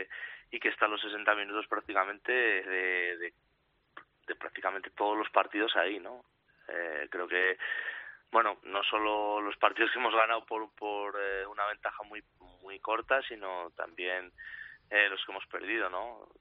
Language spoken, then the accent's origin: Spanish; Valladolid, Castile and León, Spain; como yo soy vallisoletano también